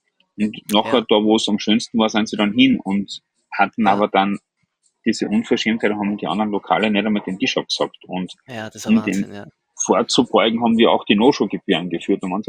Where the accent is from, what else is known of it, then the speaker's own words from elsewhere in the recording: Austria; bei uns in Österreich